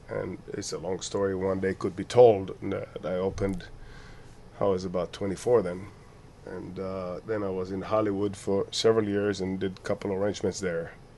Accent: Israel; See, I grew up in Israel. I'm from Israel.

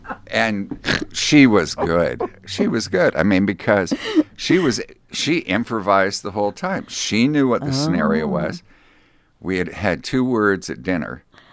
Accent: Astoria, Oregon, United States; born there; also born or lived in New York; I was born in Astoria.

